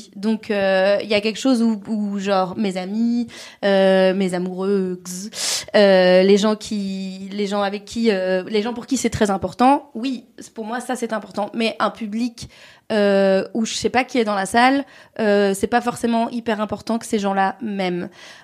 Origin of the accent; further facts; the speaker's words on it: France; Je suis française